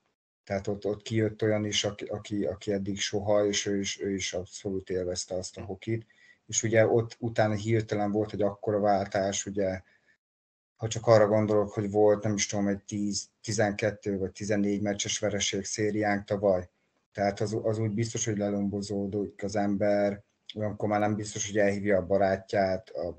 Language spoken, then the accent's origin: Hungarian; Beloiannisz, Fejér, Hungary; én egy kis görög faluba nőttem fel Belojanisba, és általános iskola másodikos voltam, amikor elvitt anyukám Dunaújvárosba